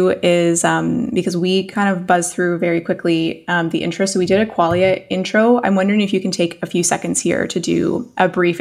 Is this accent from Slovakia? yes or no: no; Canada; as a Canadian looking at the real estate market right now and how crazy it is